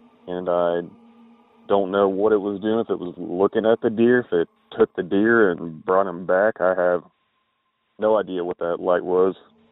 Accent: Ohio, United States; I'm from Southern Ohio.

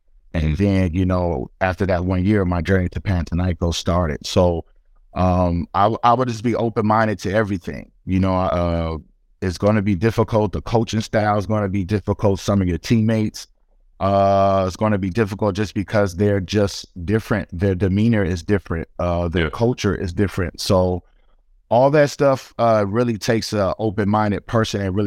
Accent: Long Beach, California, United States; You know, I'm a West Coast kid. I grew up in Long Beach City.

